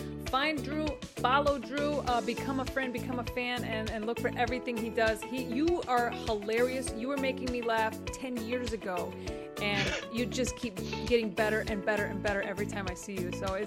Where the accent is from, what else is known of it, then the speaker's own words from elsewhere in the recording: Texas, United States; I grew up in Texas.